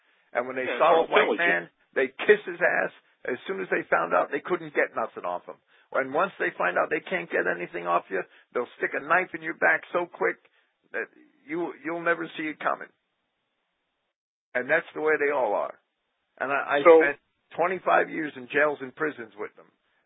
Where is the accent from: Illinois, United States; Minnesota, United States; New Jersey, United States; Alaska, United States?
New Jersey, United States; Jersey City; I was raised in Jersey City. I spent my whole life in one of the most multicultural cities in the world, and I saw it all.